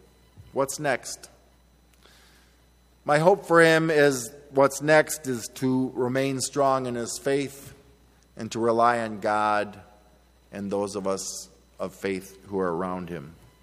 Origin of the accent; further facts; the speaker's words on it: Beloit, United States; a buddy of mine who I grew up with in Beloit at the First Presbyterian Church there